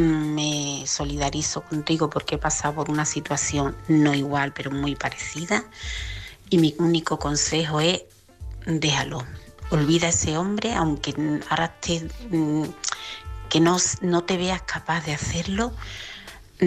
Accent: Seville, Andalusia, Spain; de Sevilla

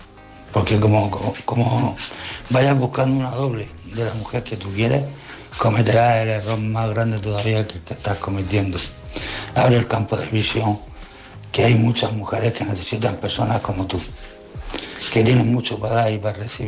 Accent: Murcia, Region of Murcia, Spain; de Murcia.

